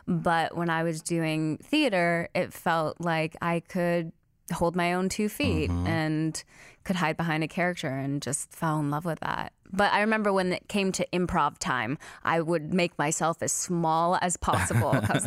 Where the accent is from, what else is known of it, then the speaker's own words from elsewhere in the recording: California, United States; also born or lived in Salinas; I was born in Salinas, California. Mm-hmm. I moved around a ton growing up, so I didn't stay in any place too long, mm-hmm. but always California.